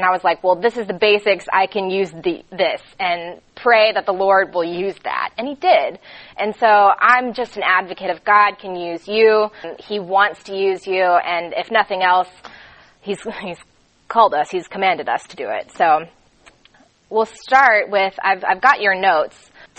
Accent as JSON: {"language": "English", "town": "Atlanta", "region": "Georgia", "country": "United States", "said": "I'm originally from Atlanta. I got saved as a senior in high school."}